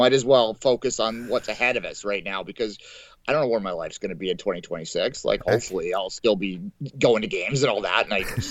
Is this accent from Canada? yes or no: yes; Canada; I have some family obligations on Thanksgiving here in Canada.